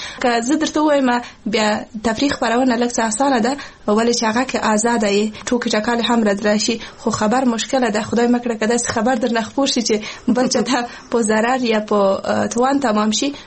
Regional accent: Paktia, Afghanistan; زه د پکتیا ولایت اوسیدونکی یم.

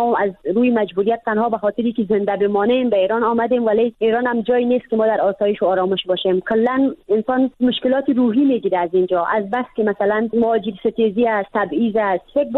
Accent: Badakhshan, Afghanistan; وقتی که پرسان کرد که از کجا هستی، گفتم از افغانستان. گفت از کجای افغانستان هستی؟ گفتم از بدخشان.

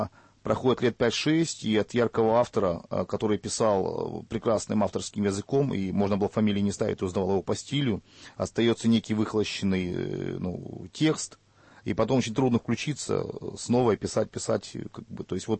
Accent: Kherson, Kherson Oblast, Ukraine; born there; я родился в Херсоне

